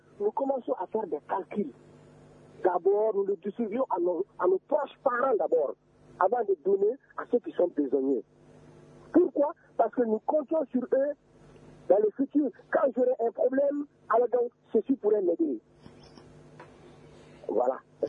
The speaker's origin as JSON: {"language": "French", "country": "Mali", "said": "Nous sommes fiers de dire que nous sommes solidaires, nous sommes fiers de dire que nous sommes des Maliens."}